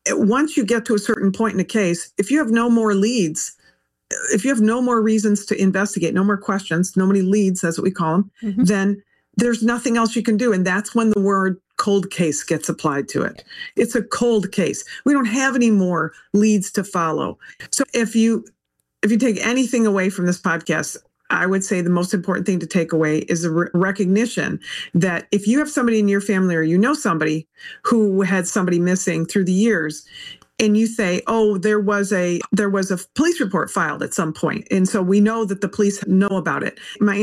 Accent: Detroit, Michigan, United States; This is important to me because I was born in Detroit. Detroit's my hometown.

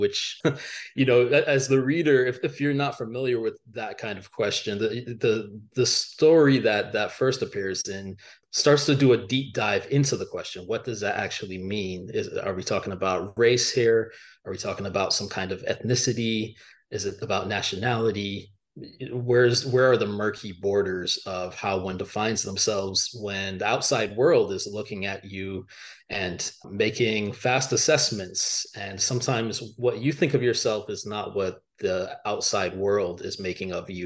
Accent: Miami, Florida, United States; I can answer that I grew up in Miami, but the people may not find that satisfying.

